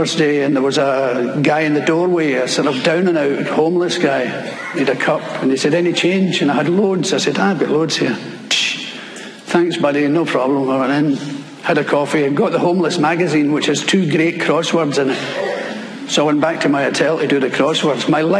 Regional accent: Glasgow, Scotland, United Kingdom; But being a Glaswegian, I'm used to it, you know.

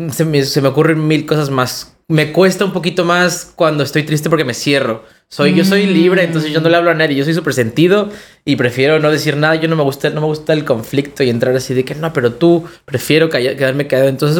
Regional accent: Ciudad Satélite, State of Mexico, Mexico; now in Mexico City, Mexico; Yo soy del Estado de México originario del Estado de México, de una parte que se llama Satélite, de donde es uh-huh. … Sí. Ahora vivo en la Ciudad de México. Pero ya tengo un par de años por ahí

